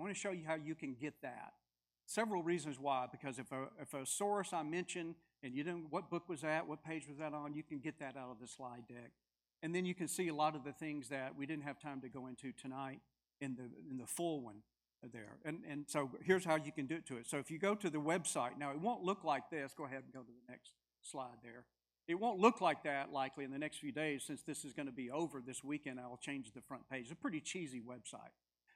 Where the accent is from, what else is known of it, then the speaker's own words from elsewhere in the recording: Mississippi, United States; Even though I was born and reared in the Bible Belt, you know, we're referred to as a Bible Belt in this part of the U.S. I was raised in Mississippi. Even though that, I wasn't raised in the church. Never went to church as a child.